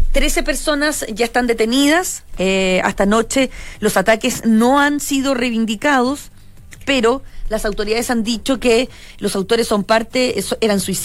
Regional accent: Chile; a Europa soy comunitaria, entonces entro como española. Pero cuando salgo para entrar o salir de Chile, si tú eres chileno, como en mi caso, hay que entrar con el pasaporte chileno.

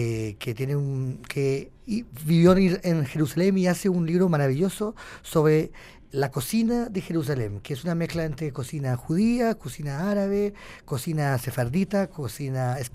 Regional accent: France; Spanish is a second language; yo soy francés, los franceses estamos obligados a cocinar

